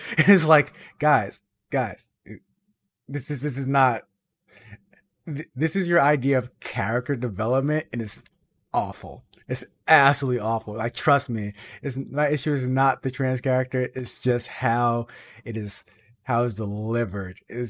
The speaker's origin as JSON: {"language": "English", "town": "Boston", "region": "Massachusetts", "country": "United States", "said": "I'm from Boston. I meet trans people every day."}